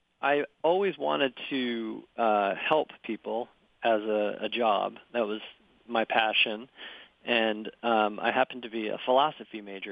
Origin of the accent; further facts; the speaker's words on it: New Jersey, United States; also born or lived in New York; Well, I'm actually an East Coaster. I was born in New York and raised in New Jersey, and then I went to college in Vermont.